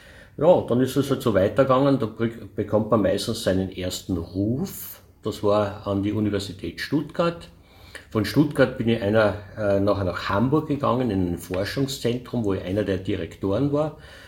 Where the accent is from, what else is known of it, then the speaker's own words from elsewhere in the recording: Klagenfurt, Carinthia, Austria; also man wird es wahrscheinlich am Dialekt hören, ich bin Kärntner. Bin in Klagenfurt zur Schule gegangen, also Volksschule, Hauptschule, dann HTL, Maschinenbau.